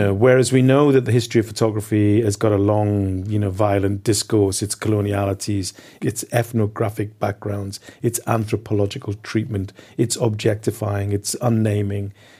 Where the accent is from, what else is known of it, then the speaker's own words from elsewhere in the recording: London, United Kingdom; I'm from London.